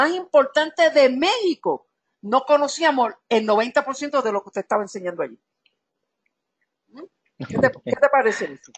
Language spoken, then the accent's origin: Spanish; Puerto Rico; now in Cuenca, Ecuador; Yo soy de Puerto Rico y en Puerto Rico usamos la palabra huepa y yo la uso aquí. Yo vivo aquí con venezolanos en Cuenca Mi familia es venezolana ahora